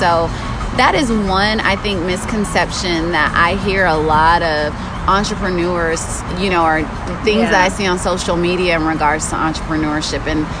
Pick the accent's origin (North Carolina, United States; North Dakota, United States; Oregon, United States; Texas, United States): Texas, United States; Houston; I'm from Houston.